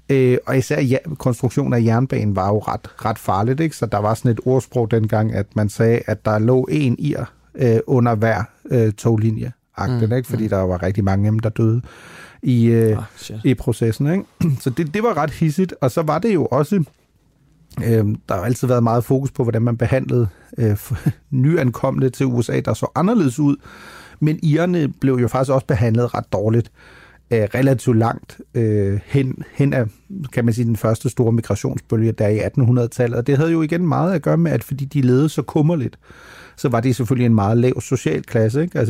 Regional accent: Germany; Danish is a second language; Tyskerne har stadig, vil jeg selvfølgelig her som tysker fremhæve, en lidt større andel.

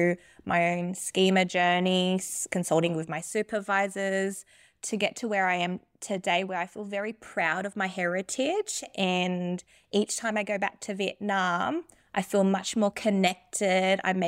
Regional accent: Germany; English is a second language; when I was growing up in Germany

